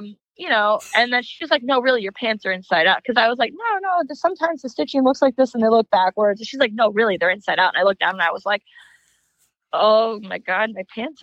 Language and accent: English; Fairmont, West Virginia, United States; it pays a tribute to my hometown in West Virginia, where Morgantown. I'm actually from Fairmont, but it's near Morgantown